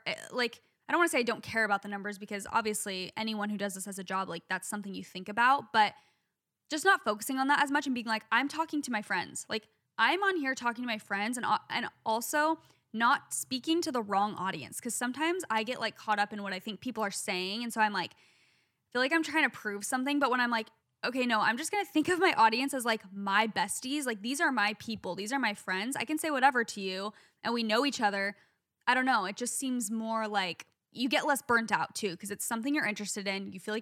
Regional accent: Phoenix, Arizona, United States; and because I'm from Phoenix, obviously.

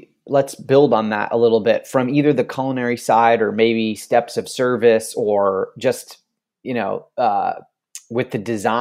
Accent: Michigan, United States; I'm from Michigan, and every time I go back, I like to pay attention about what is going on in Michigan.

